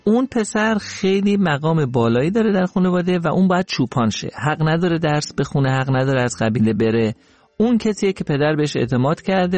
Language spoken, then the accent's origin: Persian; Iran; ما که ایرانی هستیم